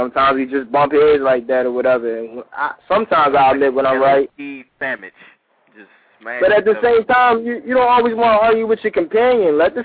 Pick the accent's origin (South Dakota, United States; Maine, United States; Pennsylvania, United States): Pennsylvania, United States; Philadelphia; You know I'm from South Philly, nigga.